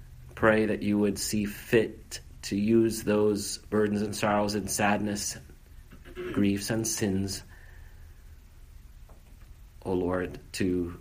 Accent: Iowa City, Iowa, United States; born or raised there

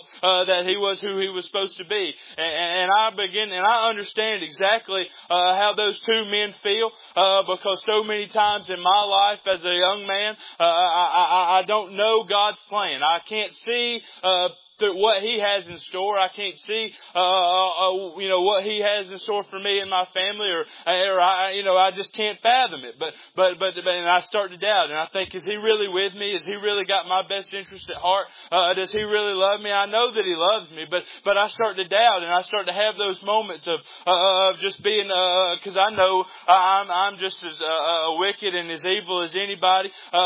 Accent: Georgia, United States; I'm not an Israelite, y'all. I'm from Georgia. I'm a Gentile.

